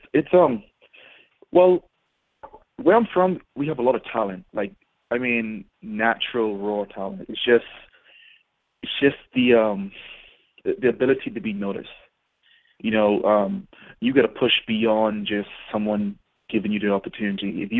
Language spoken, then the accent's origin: English; Bahamas; I'm actually a Bahamian citizen. I'm from the islands. I'm from the Bahamas.